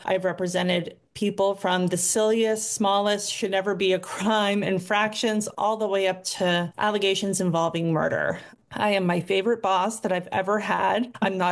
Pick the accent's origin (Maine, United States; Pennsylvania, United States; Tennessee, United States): Maine, United States; Madawaska; So I am a true blood Mainer. I grew up in Madawaska, way up in northern Maine. My mom grew up in South Portland. My dad's from the valley up north. So I am through and through a Mainer.